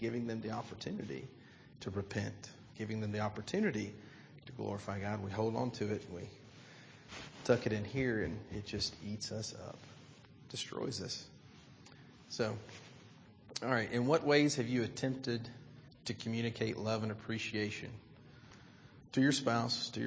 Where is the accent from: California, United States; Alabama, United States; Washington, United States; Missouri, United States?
Alabama, United States; I grew up in South Alabama. That's different than southwestern PA.